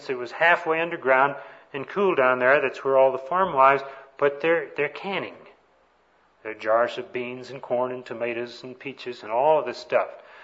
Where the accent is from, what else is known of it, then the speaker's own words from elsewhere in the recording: Texas, United States; But where I grew up down in East Texas, we used to have what we call storm cellars.